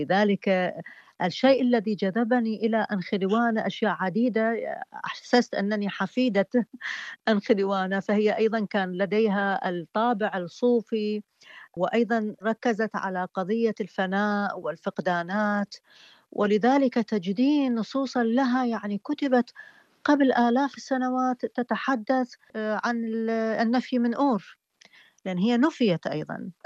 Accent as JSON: {"language": "Arabic", "town": "Baghdad", "region": "Baghdad Governorate", "country": "Iraq", "said": "لكن لم أتوقع يوما ما سأدخل مدينتي بغداد وأراها محتلة"}